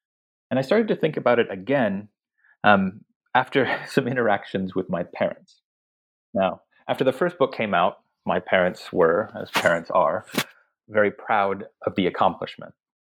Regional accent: Maryland, United States; also born or lived in Michigan / Virginia / North Carolina / Massachusetts; I was born in Michigan, grew up all along the East Coast, mostly in the DC area, Maryland and Virginia, but also in North Carolina, Massachusetts, Connecticut.

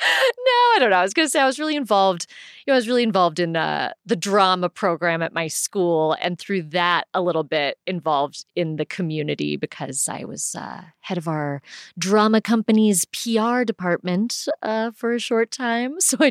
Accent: South Pasadena, California, United States; it didn't feel like I was growing up in Hollywood. Like South Pasadena High School is not Hollywood High, you know?

